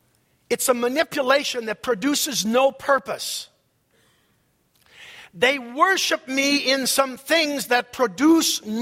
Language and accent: English; Rochester, Minnesota, United States; Growing up in the Assembly of God Church in Rochester, Minnesota, we were not accustomed to applauding in church.